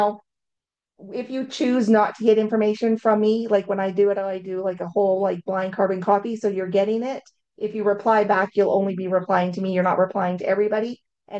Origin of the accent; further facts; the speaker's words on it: Canada; look at the exchange right now, it is better as a Canadian to go and withdraw money there